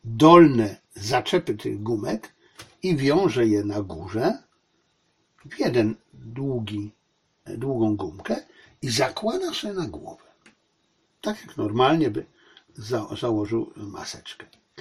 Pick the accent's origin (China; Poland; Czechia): China; No bo przecież on wie, że jestem Chińczykiem. I jego pierwsze pytanie, a proszę pana, co tam w Chinach?